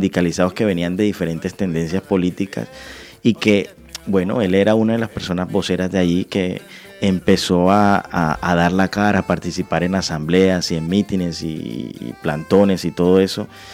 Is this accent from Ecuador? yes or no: no; Colombia; Pero debemos también, como colombianos y colombianas, sentirnos orgullosos